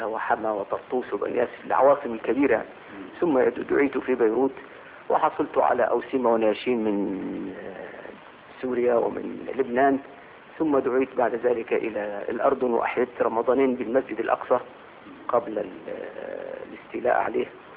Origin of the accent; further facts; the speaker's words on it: Upper Egypt, Egypt; كنت مترددا في إقامتي في القاهرة أو أكون إقامتي في بلادي الصعيد